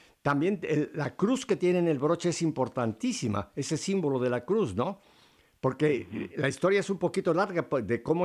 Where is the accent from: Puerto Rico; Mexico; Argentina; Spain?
Mexico; Mexico City; born there; yo soy mexicano también, Lourdes, aunque mi familia es de España, pero yo tengo también la fortuna de haber nacido en el DF, en aquel DF de aquel tiempo, ahora Ciudad de México.